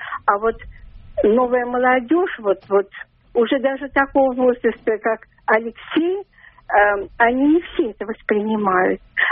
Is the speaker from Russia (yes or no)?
no; Baku, Azerbaijan; moved away; я вообще-то с Азербайджана, живу здесь уже 30 лет. Я беженка, я армянка. Вы знаете, сейчас у вас такая вот тема очень меня прямо резанула, несмотря на то, что я бежала из Баку.